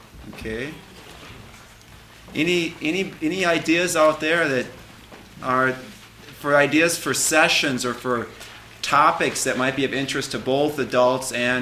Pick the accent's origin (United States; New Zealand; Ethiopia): United States; Wisconsin; you know, I am from Wisconsin. I teach in Wisconsin